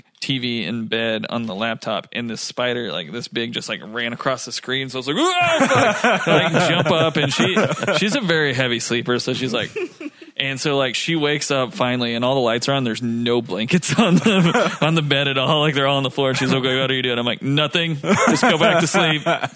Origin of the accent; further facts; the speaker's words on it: Kentucky, United States; we had a pool growing up, and we had like a pool light in it. We lived out in the country because we're from Kentucky or whatever.